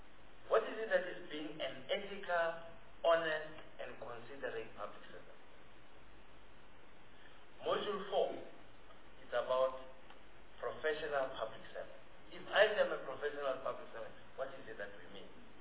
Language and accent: English; South Africa; To say, as a South African, who are you?